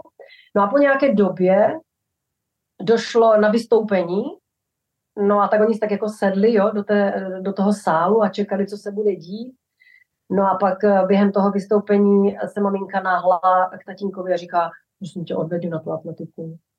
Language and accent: Czech; Ostrava, Moravian-Silesian Region, Czechia; Protože jsem rodilý Ostravák. I podle zvuku a přízvuku to jde slyšet.